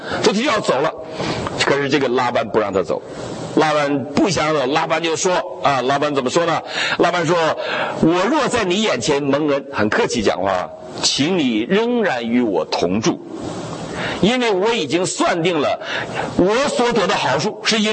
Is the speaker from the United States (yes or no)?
no; China; 就像我们中国人起名，有时候起名叫招弟儿啊